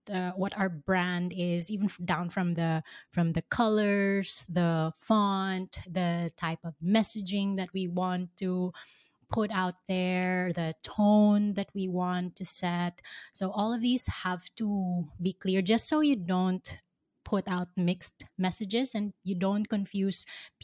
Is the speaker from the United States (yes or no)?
no; Philippines; my co-founders and I, we come from the Philippines. And in our island, in our beautiful island